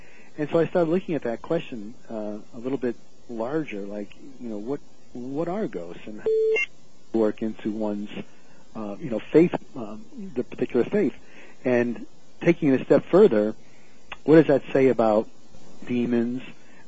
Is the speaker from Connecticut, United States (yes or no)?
yes; Connecticut, United States; now in Cincinnati, United States; I grew up in Connecticut, lived there for many years.